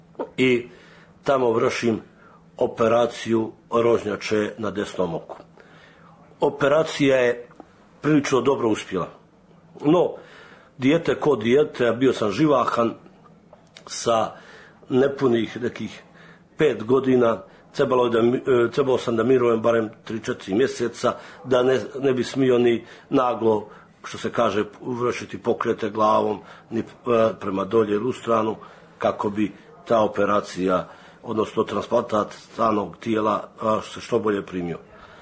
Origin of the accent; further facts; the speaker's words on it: Pljevlja, Pljevlja Municipality, Montenegro; born there; Pa rođen sam u Pljevima 1973. godine u jednoj časnoj i čestitoj porodici kao peto dijete u oca Arsenija i majke Jovanke.